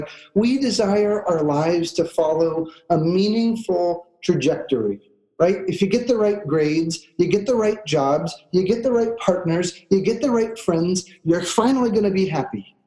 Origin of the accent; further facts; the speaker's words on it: Walla Walla, Washington, United States; also born or lived in Chicago; When I grew up in Walla Walla, winter ended in February.